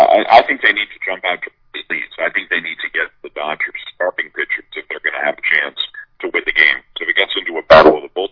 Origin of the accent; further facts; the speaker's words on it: Canada; I'm Canadian, went to Western University in London, Ontario